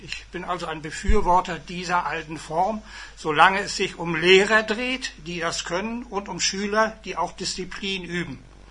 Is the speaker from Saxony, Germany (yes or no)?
no; Burghorst, Mecklenburg-Vorpommern, Germany; Und ich bin dann aufgewachsen in Burghorst bei Ribnitz, nachdem ich die einklassige Dorfschule besucht habe, wo 8 Jahrgänge in einem Raum unterrichtet wurden.